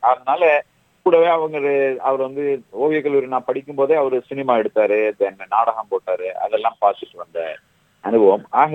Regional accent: Madurai, Tamil Nadu, India; நான் வந்து தென்பகுதியில மதுரை தான் என்னுடைய சொந்த ஊர். நான் மதுரை பிறந்து வளர்ந்தது இல்லை மதுரை.

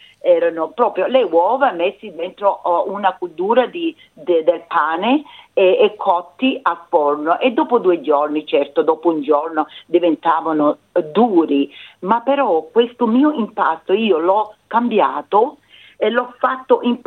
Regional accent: Vulcano, Sicily, Italy; Io sono della isola di Vulcano.

